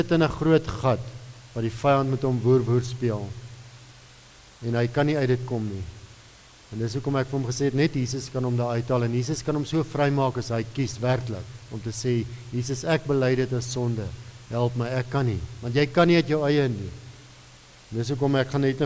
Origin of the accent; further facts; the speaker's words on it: Hartbeesfontein, North West, South Africa; ek het groot geword daar in Wes-Transvaal, Hartbeesfontein, Noordwes